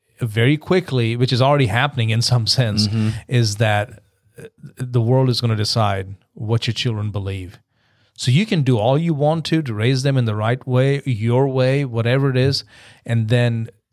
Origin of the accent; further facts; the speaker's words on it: India; Right? I'm Indian.